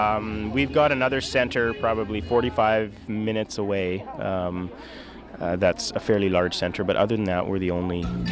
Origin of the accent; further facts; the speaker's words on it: Moose Jaw, Saskatchewan, Canada; Moose Jaw, Saskatchewan in Canada.